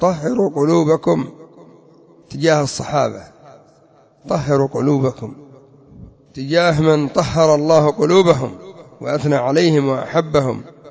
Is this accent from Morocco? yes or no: no; Tihama, Yemen; يقول الحوثيون عندنا في تهامة يخطبون الجمعة يسبون معاوية عمرو بن العاص